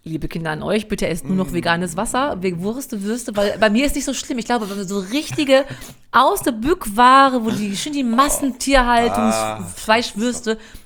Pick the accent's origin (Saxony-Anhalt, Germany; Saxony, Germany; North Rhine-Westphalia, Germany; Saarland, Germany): North Rhine-Westphalia, Germany; Da bin ich als Sauerländer Kind, wo ich ja wirklich herkomme